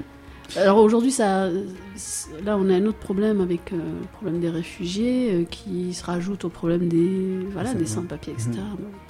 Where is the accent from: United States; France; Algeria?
Algeria; born there; comme moi je suis née en Algérie de parents marocains, c'est vraiment quelque chose que, voilà, qui est difficile pour nous quand on est entre deux pays.